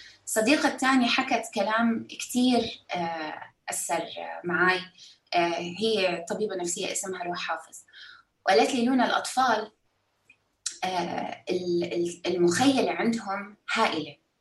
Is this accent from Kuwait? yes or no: yes; Kuwait; born there; أنا من مواليد الكويت، وإحنا عشنا حرب الخليج، بس لما صارت حرب الخليج كان عمري 6 سنين وما كنا بالكويت، كنا مسافرين